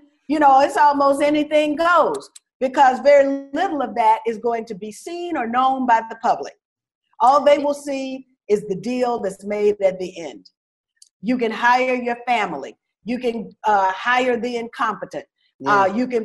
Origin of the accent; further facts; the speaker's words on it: the South, United States; I'm from the South.